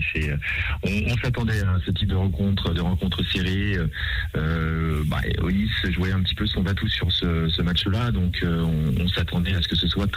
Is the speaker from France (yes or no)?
yes; Nouvelle-Aquitaine, France; même si je suis des Deux-Sèvres, hein, donc je connaissais un petit peu la structure